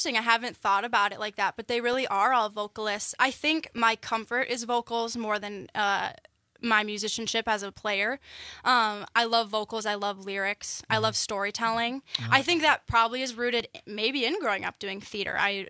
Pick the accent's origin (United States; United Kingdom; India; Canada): United States; Lancaster, Wisconsin; born or raised there